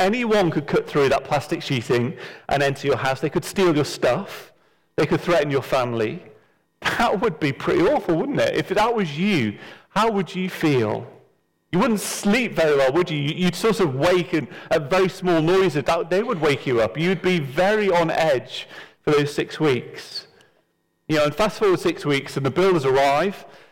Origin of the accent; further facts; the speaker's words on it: North West England, United Kingdom; I used to live about a mile away from my hometown team of Tranmere Rovers.